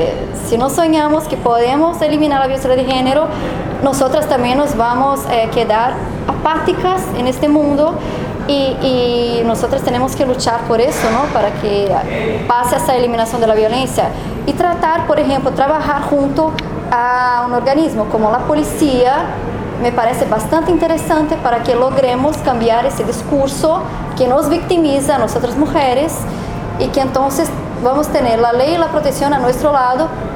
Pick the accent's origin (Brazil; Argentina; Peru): Brazil; Spanish is a second language; Mi país, por ejemplo, Brasil, es el quinto país más peligroso